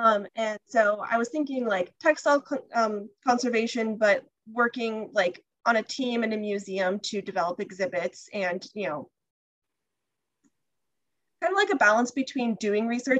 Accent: California, United States; literally everybody is going to know I'm from California.

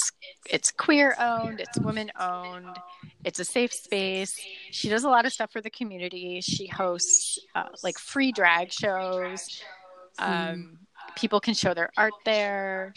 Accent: Chicago, Illinois, United States; Well, I'm here from Chicago, so I picked a Chicago one.

